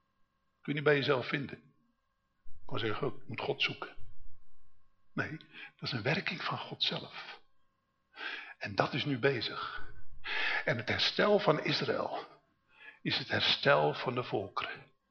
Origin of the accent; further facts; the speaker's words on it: Netherlands; Dus, en ik ben een Hollander, dus ik heb het poldermodel